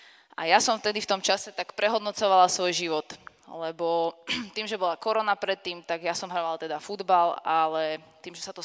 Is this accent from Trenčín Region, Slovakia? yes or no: no; Žilina, Žilina Region, Slovakia; now in Bratislava, Slovakia; Tak ja som teda zo Žiliny, ako niektorí asi viete.